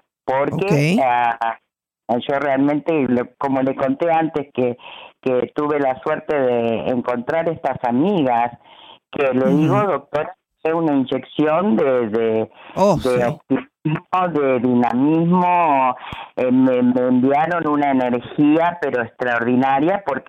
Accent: Argentina; no sé si me notas por mi voz, mis amigas, yo soy de Argentina, sí. Y justamente es un lugar que está lejos y es costoso.

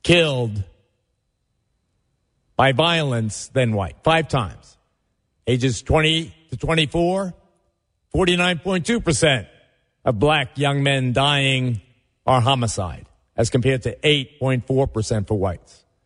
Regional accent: New York, United States; from Avenue C.

